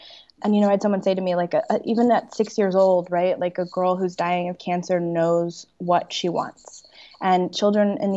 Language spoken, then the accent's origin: English; Washington, United States; So I am from Washington State.